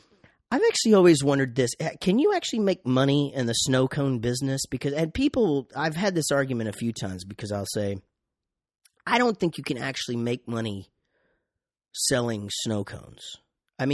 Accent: Wichita Falls, Texas, United States; But I grew up in Wichita Falls, Texas, and we had this the first snowball machine trailer guy that was there for years.

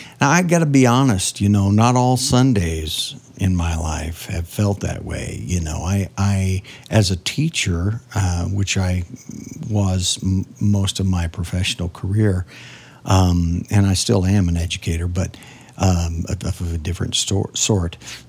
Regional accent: Nebraska, United States; Even though I grew up in Nebraska, we were kind of, it was kind of a transplanted thing into the Midwest.

